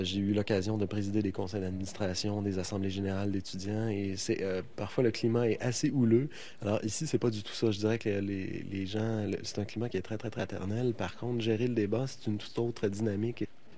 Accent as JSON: {"language": "French", "region": "Quebec", "country": "Canada", "said": "moi, je suis du Canada, mais je viens du Québec et je dirais que dans mon cœur, je suis québécois."}